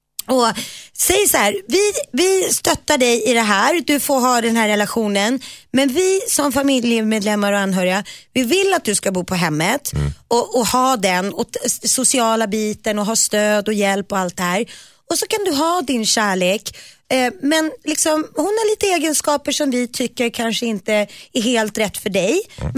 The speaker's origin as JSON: {"language": "Swedish", "town": "Nacka", "region": "Stockholm County", "country": "Sweden", "tie": "born or raised there", "said": "det var ute i Nacka där jag växte upp."}